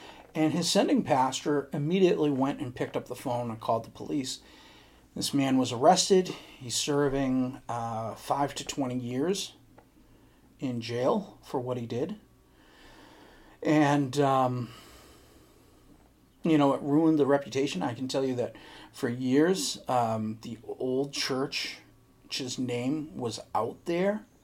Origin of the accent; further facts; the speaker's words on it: Boston, Massachusetts, United States; also born or lived in Missouri; I'm a Northeast guy. I'm a Northerner, born and bred Bostonian.